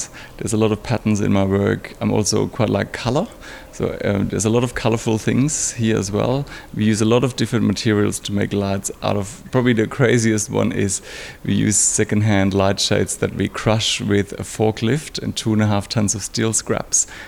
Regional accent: Germany; English is a second language; moved away as an adult; now in Australia; I'm originally from Germany. I've moved to Australia in 2000, so nearly 14 years ago

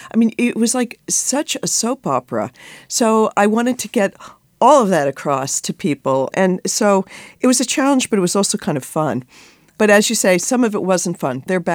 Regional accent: New York City, New York, United States; Well, I'm a New Yorker, and I was walking around the corner near Lincoln Center

